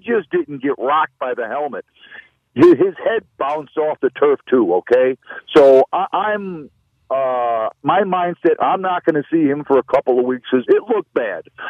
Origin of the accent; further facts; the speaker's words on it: Buffalo, New York, United States; I'm 62 years old, born and raised in Buffalo.